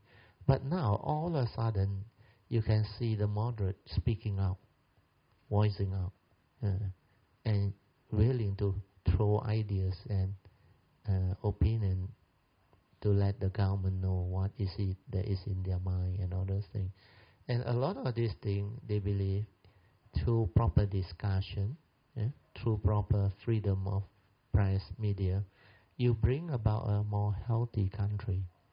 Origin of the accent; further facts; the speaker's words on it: Malaysia; English is a second language; And really, as Malaysian, we really feel for the first time we can actually call ourselves Malaysian